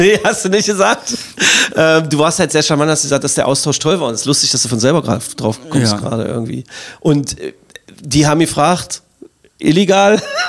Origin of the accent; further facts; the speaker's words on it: Magdeburg, Saxony-Anhalt, Germany; als Magdeburger Kind in den 70ern geboren